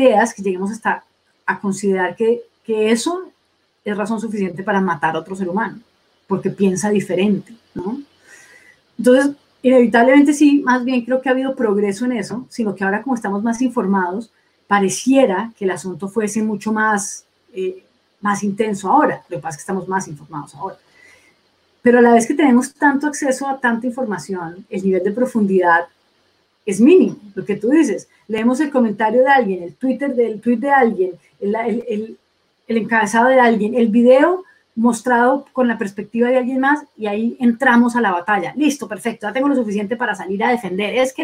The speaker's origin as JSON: {"language": "Spanish", "country": "Colombia", "tie": "born there", "said": "incluso en Colombia, que es uno de los países que más conozco, porque es mi país natal"}